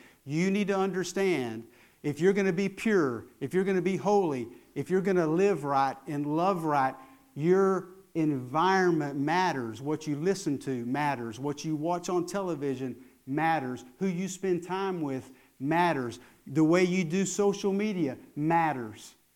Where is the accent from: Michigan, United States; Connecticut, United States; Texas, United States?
Texas, United States; I thought it was orangutan, right? Because I'm from West Texas.